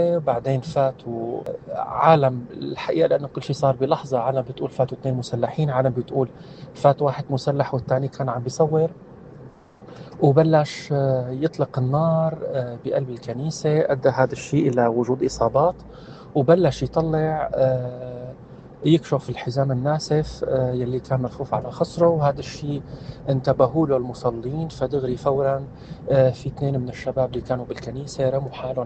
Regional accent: Syria; ممكن يصيبنا كسوريين، كمواطنين سوريين بهذا البلد

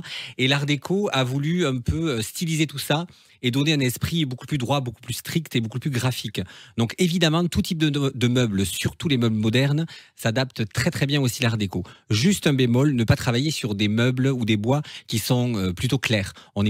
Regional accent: Grand Est, France; Pas du tout, je viens du Sud-Go, en fait, du sud de l'Alsace.

